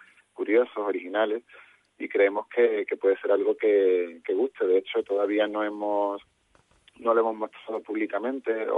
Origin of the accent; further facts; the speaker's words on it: Algeciras, Andalusia, Spain; los tres somos campogibraltareños.